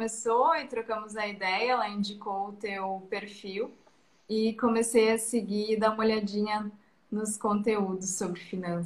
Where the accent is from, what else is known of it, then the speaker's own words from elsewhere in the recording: Teutônia, Rio Grande do Sul, Brazil; Bem, então, eu sou de Teutônia. Eu tenho 30 anos